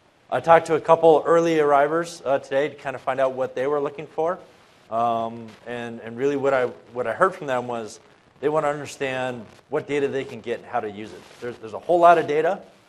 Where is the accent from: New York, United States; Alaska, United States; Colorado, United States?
Colorado, United States; Denver; I live in Denver. I was born and raised in Denver.